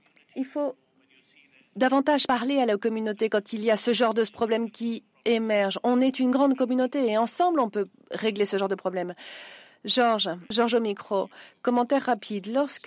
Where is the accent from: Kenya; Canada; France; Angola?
Kenya; moi, je viens du Kenya et je vais tomber dans cette catégorie aux États-Unis